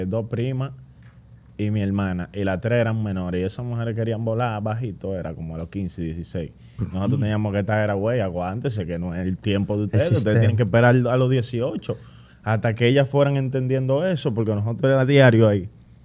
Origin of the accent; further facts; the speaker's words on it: Puerto Plata, Dominican Republic; Yo soy de Puerto Plata, yo tengo 2 años aquí.